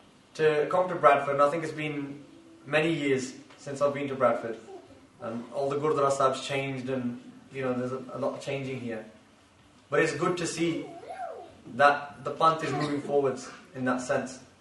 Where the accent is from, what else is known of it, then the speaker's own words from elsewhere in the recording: England, United Kingdom; Punjabi is a second language; ਮੇਰਾ ਬਚਪਨ ਮੇਰਾ ਜਨਮ ਇੰਗਲੈਂਡ ਦਾ ਹੀ ਆ, ਤਾਂ ਕਰਕੇ ਪੰਜਾਬੀ 'ਚ ਥੋੜ੍ਹੀ ਢਿੱਲ ਆ